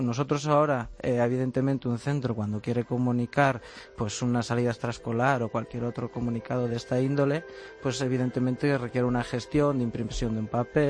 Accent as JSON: {"language": "Spanish", "region": "Galicia", "country": "Spain", "accent": "Galician", "said": "Pues como mi acento determina, en Galicia."}